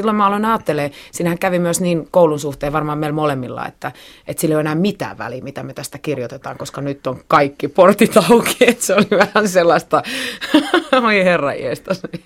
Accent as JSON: {"language": "Finnish", "town": "Oravala", "region": "Kymenlaakso", "country": "Finland", "tie": "born or raised there", "said": "Oravala on mun kotikylä, joo."}